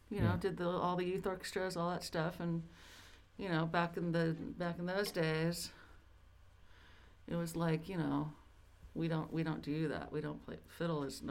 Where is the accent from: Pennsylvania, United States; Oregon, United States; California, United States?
California, United States; Yeah, well, I grew up in the Bay Area.